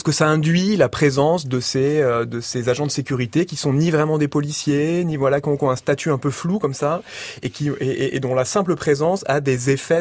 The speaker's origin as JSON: {"language": "French", "region": "Brittany", "country": "France", "tie": "born or raised there", "said": "j'ai grandi en Bretagne, dans le centre-Bretagne, dans un petit village du centre-Bretagne. Une éducation religieuse quand même."}